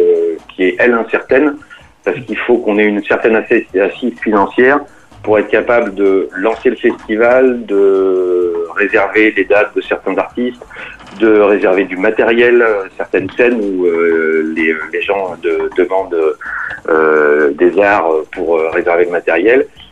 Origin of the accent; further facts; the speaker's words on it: Lusignan, Nouvelle-Aquitaine, France; il me disait « bah ouais, mais toi, t'es de la ville ». Parce que j'étais de Lusignan.